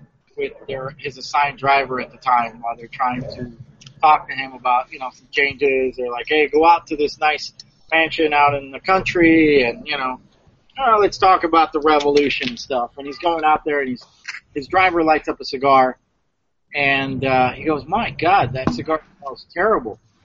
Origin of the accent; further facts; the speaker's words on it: Princeton, New Jersey, United States; But I grew up in the Northeast, in Princeton, New Jersey